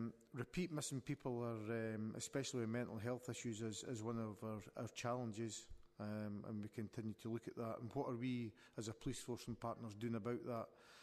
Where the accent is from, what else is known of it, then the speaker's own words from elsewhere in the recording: Scotland, United Kingdom; I'm born and bred in Midlothian, so I've got that at heart.